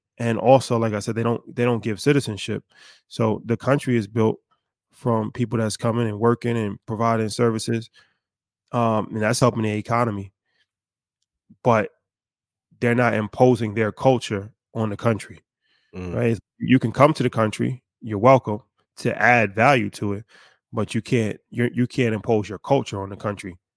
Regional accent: United States; go completely against how we were raised in America, right?

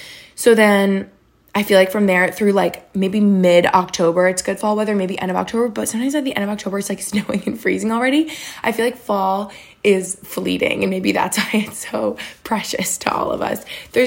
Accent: New York, United States

